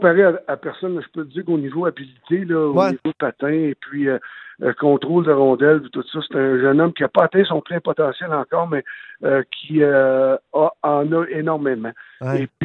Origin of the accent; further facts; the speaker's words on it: Quebec, Canada; moved away; Écoute, ça fait tellement longtemps que pour moi, là, que je suis parti de la région du Québec. Là, ça fait pratiquement 17 ans là, que je retourne là durant l'été.